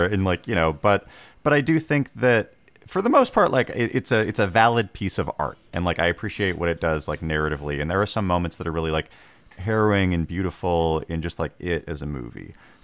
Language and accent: English; Tulalip, Washington, United States; growing up on the Tulalip Reds, it's like I would hear Sasquatch stories from like elders.